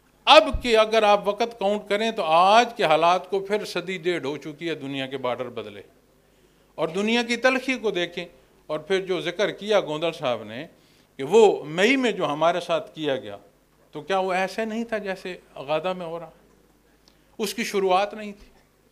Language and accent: Urdu; Pakistan; میں پھر بتاتا ہوں جناب, میں پاکستانی ہوں جناب